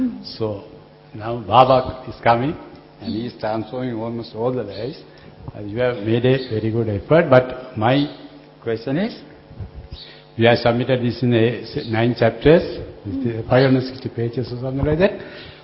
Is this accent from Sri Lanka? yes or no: yes; Sri Lanka; I am from Sri Lanka.